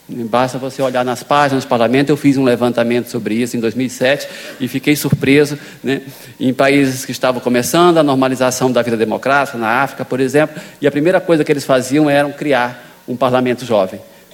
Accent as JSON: {"language": "Portuguese", "town": "Xapuri", "region": "Acre", "country": "Brazil", "said": "Eu sou do Acre, sou de Chapuri, né? A minha cidade ficou conhecida depois de Chico Mendes, então agora todo mundo sabe que eu sou de lá. E eu costumo dizer que eu também tenho uma alma mineira, né?"}